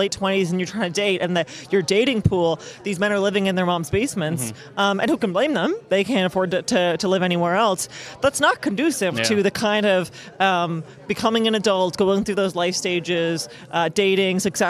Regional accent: Ontario, Canada; I mean, I'm from Ontario. We don't have that option.

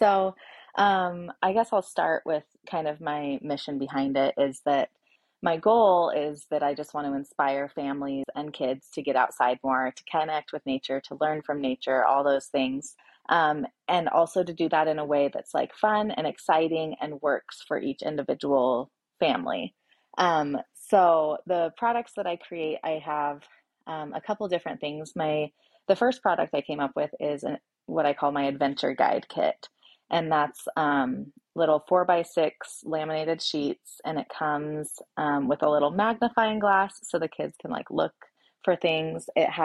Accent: Oregon, United States; now in Boise, United States; I was born and raised in Oregon and here in Boise too. So I'm kind of Pacific Northwest is where I've been, what I know.

